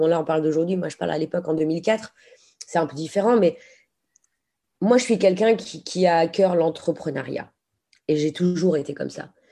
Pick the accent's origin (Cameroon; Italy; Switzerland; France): France; moved away as an adult; J'ai quitté la France à... Ouais, c'était en 2009, donc je devais avoir 24 ans.